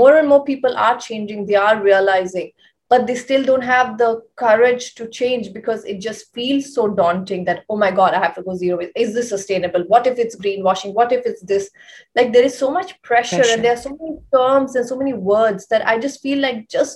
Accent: India; Till then, as an Indian, you have to take slightly more responsibility where, you know, you have to call up the recycler.

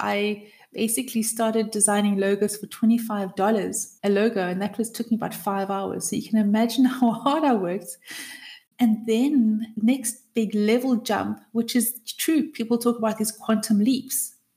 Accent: South Africa; I'm from South Africa, and I just love hearing and speaking to people that are from all over the world as well.

